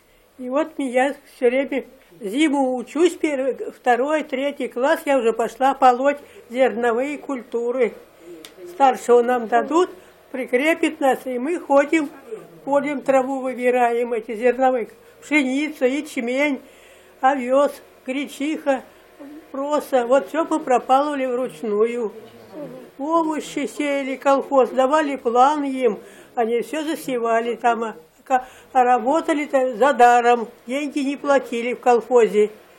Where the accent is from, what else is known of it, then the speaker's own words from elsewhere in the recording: Krutaya, Kemerovo Oblast, Russia; Поселок Крутая, Усталинский сельский совет, Кузидейский район. Я там родилась. Я оттуда замуж вышла и все время там прожила.